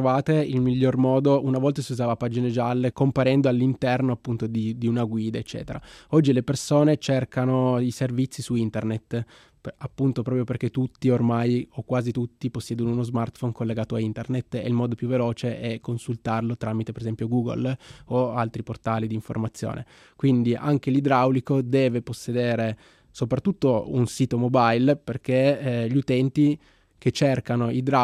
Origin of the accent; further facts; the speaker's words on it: Turin, Piedmont, Italy; Io sono di Torino